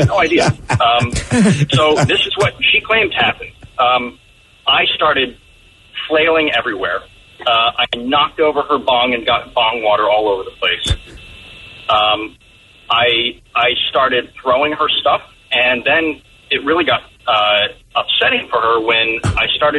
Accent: Linwood, New Jersey, United States; South Jersey, about 15 minutes outside of Atlantic City, a little town called Lynnwood.

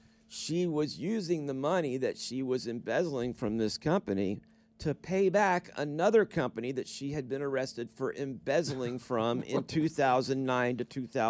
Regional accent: Florida, United States; Now, I bring it up because I grew up in Florida.

